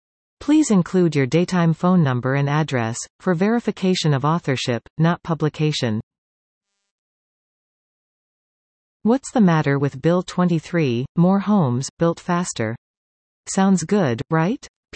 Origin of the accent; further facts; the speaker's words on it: Ontario, Canada; I grew up near the Springwater Conservation Area in southwestern Ontario